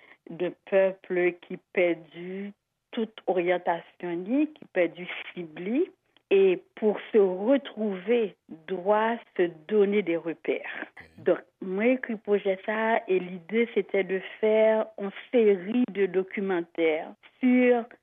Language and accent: French; Haiti; moi, en tant qu'haïtienne, comme je suis racine